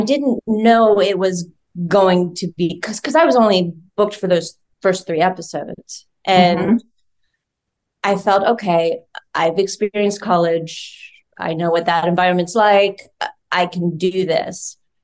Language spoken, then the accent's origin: English; Georgia, United States; now in Los Angeles, United States; he's from Georgia and I'm from Georgia.